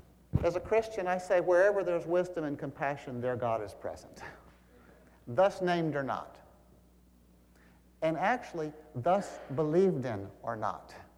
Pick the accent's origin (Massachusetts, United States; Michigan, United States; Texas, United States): Texas, United States; For example, I grew up in Texas, and there's a river that I love, the Guadalupe River in the hill country of Texas.